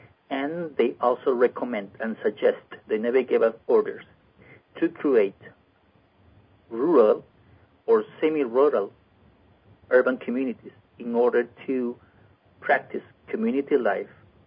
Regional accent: Lima, Peru; Well, yeah, I was born and raised in Lima, Peru.

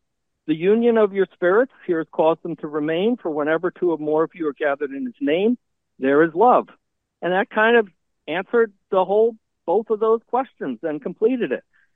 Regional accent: North Massapequa, New York, United States; now in Pittsburgh, United States; I grew up in North Massapequa, even though I live in Pittsburgh

